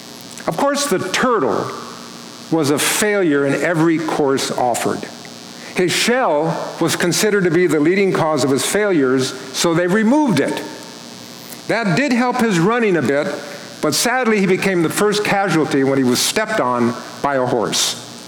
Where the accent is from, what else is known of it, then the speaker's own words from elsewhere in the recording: Palm Springs, California, United States; I grew up in Palm Springs, California